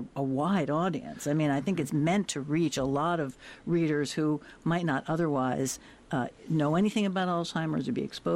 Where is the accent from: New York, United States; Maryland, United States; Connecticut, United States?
New York, United States; I'm an Irish Catholic girl from Westchester County